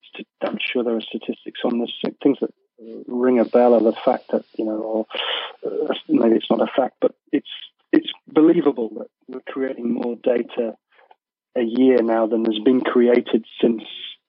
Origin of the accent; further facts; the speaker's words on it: Yorkshire and the Humber, United Kingdom; being that I'm a Yorkshireman.